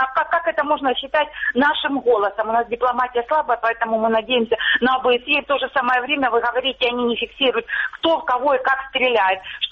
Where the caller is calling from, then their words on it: Luhansk Oblast, Ukraine; Алло, здравствуйте, Луганщина